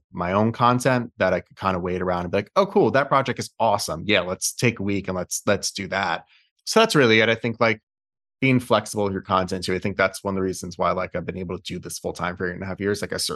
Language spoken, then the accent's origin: English; New York City, New York, United States; I'm not Israeli. I didn't grow up with that food. And even saying I grew up on Jewish food is like, I grew up in New York City food